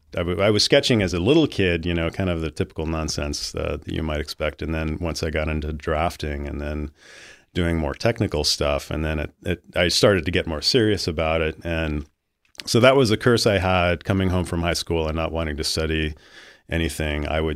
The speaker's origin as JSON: {"language": "English", "region": "Idaho", "country": "United States", "tie": "born or raised there", "said": "as I grew older and practically growing up in Idaho"}